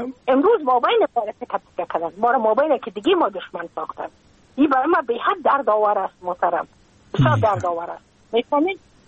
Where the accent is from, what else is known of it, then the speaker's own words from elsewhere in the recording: Afghanistan; moved away as an adult; now in United States; از اینکه من که از افغانستان بقیه آمدم من اون سال بودم 28 ساله،